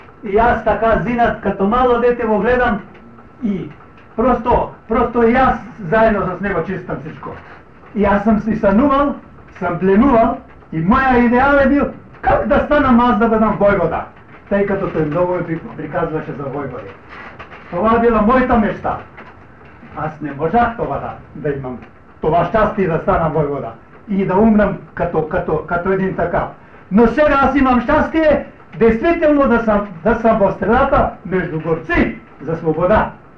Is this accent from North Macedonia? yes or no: yes; North Macedonia; Искам казва, да носам името, че съм македонец